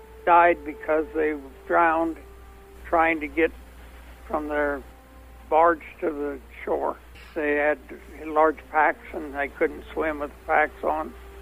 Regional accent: LaBarge, Wyoming, United States; Most of my life in LaBarge, Wyoming.

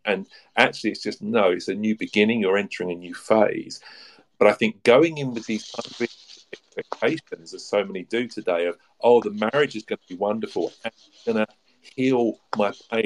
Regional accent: United Kingdom; I'm British

